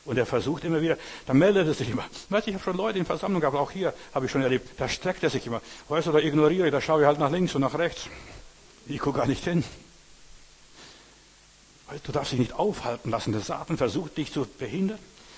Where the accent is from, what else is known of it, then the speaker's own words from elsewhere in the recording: Lithuania; Und als Litauer habe ich dann sie nach Schweden gebracht.